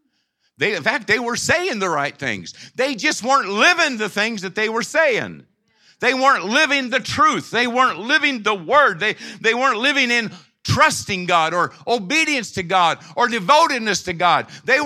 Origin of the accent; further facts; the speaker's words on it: Arkansas, United States; I was raised in Arkansas. Gary, we're going back to Arkansas real soon.